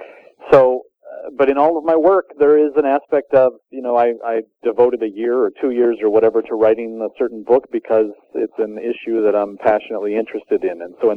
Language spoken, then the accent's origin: English; Wheaton, Illinois, United States; I grew up in Wheaton, Illinois, you know, the mecca of evangelicalism.